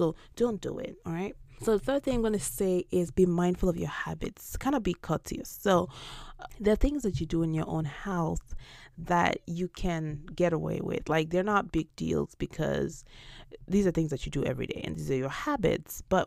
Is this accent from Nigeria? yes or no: yes; Nigeria; I always use Nigeria, for instance, because I'm Nigerian.